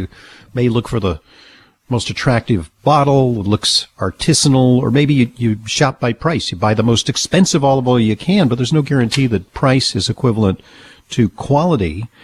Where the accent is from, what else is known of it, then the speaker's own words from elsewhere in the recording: New York City, New York, United States; let's take a call now from Amelia, who's in my hometown. She's in New York City.